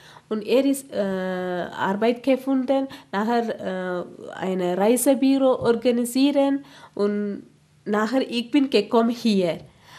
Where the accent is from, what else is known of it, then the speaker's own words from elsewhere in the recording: Sri Lanka; German is a second language; Ich war geboren in Sri Lanka und ich war Schule, Primarschule und meine Dorf gelernt.